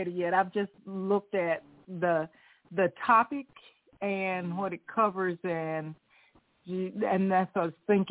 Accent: Indianola, Mississippi, United States; I'm originally from Mississippi. I'm originally from Indianola, Mississippi.

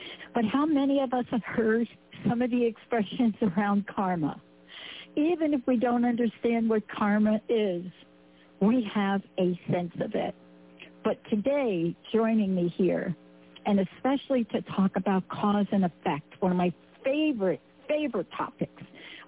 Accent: New York, United States; because I'm a kid from New York

